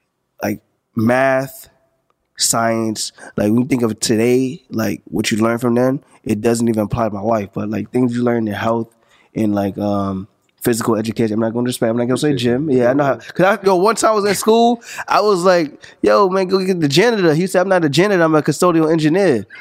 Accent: St. Albans, New York, United States; I'm from St. Albans, you know what I'm saying?

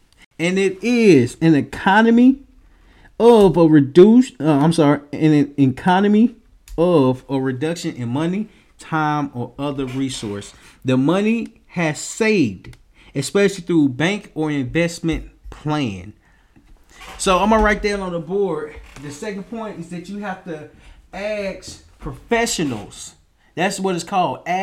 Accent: Little Rock, Arkansas, United States; I remember when I was younger, staying in my hometown, Little Rock, Arkansas.

